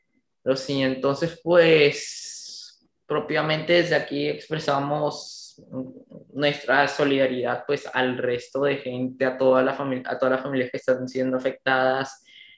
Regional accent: Colombia; tanto ese como yo somos colombianos y pues ya todos saben lo que está pasando en Colombia

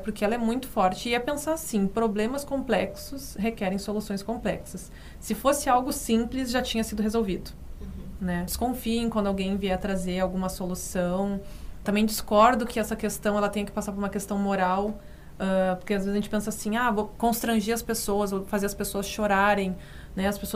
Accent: Campo Bom, Rio Grande do Sul, Brazil; eu fui criada na infância em Campo Bom, que é uma descendência totalmente alemã

